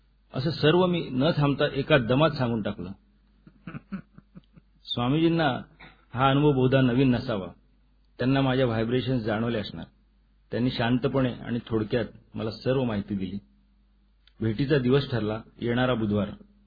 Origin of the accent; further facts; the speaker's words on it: Mumbai, Maharashtra, India; now in Thane, India; माझ्या आयुष्याची पहिली 30 वर्ष दादरमध्ये आणि उर्वरित 30 वर्ष म्हणजे आजवर ठाण्यात गेलेत. मी पक्का मुंबईकर आहे.